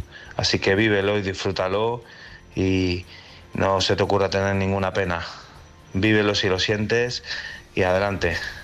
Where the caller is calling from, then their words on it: Madrid, Community of Madrid, Spain; de Madrid otra vez